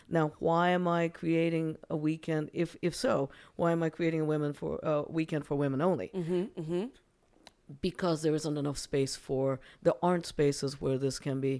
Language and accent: English; Japan; now in United States; now context for the listeners, I'm actually originally from Japan.